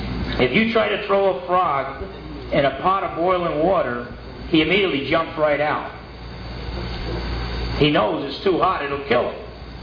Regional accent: New Jersey, United States; I grew up in New Jersey. We went to the Statue of Liberty several times.

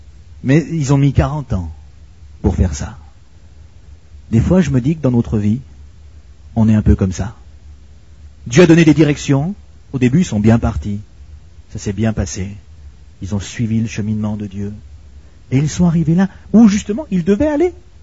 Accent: Belgium; Bon, parce que je suis belge.

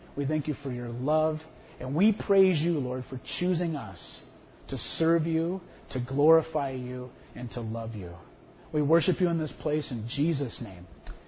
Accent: Texas, United States; born there; Now, I was born in Texas, so I feel I have some right to tell this story

